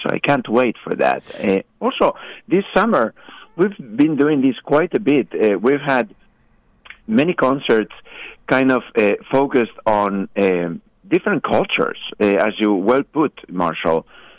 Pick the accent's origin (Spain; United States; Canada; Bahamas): Spain; so I come originally from Spain